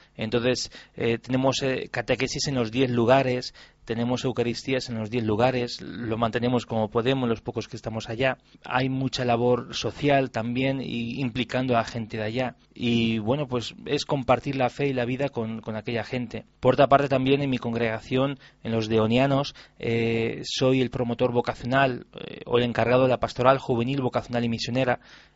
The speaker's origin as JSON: {"language": "Spanish", "town": "Barrax", "region": "Castilla-La Mancha", "country": "Spain", "tie": "born or raised there", "said": "También mi pueblo Barrás pues se vuelca de tantas maneras y siempre es bien generoso cuando vengo."}